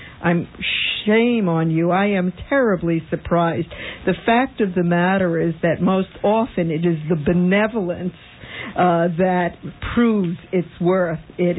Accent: Westchester, New York, United States; Okay, hi. … from Westchester.

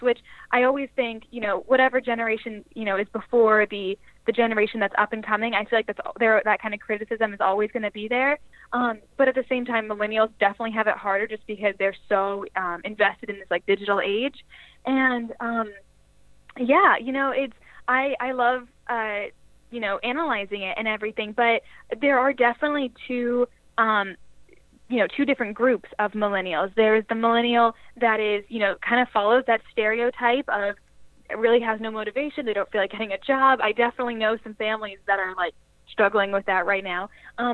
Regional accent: Florida, United States; the Florida House of Representatives and everything, because I'm from Florida.

